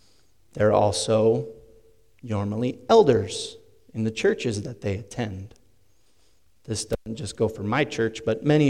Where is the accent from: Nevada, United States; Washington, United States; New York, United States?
Washington, United States; where I grew up in Northwest Washington, we were surrounded by dairy farmers. I grew up in a dairy farming community.